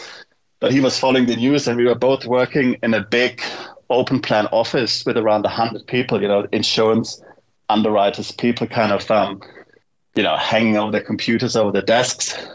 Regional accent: Germany; now in Scotland, United Kingdom; Well, I'm currently in Scotland, but originally I'm from Germany.

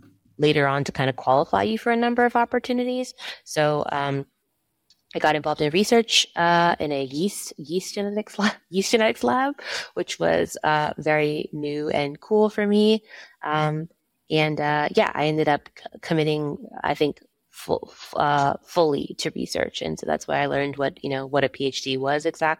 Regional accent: Cary, North Carolina, United States; I'm from Cary, North Carolina.

